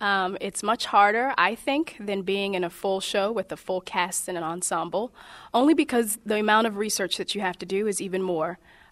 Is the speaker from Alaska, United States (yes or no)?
no; Baltimore, Maryland, United States; I grew up in Baltimore in all public schools, all African-American population.